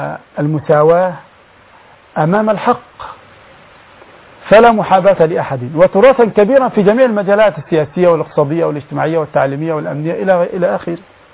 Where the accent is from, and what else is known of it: Upper Egypt, Egypt